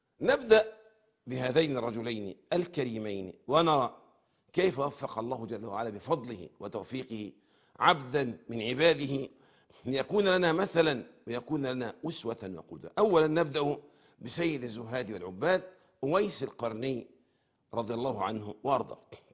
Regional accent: Egypt; accent: Egyptian

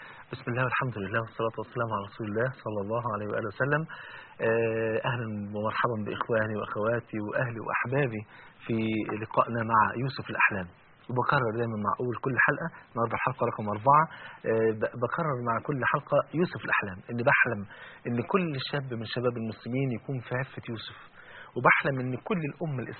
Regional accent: Egypt; انا كرجل مصري

